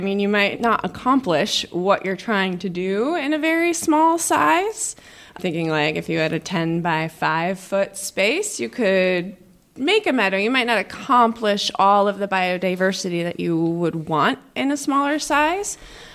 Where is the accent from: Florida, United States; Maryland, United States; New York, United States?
New York, United States; Austerlitz; So I'm from the area. I'm from Austerlitz. I grew up on a farm, so I've always loved working outdoors.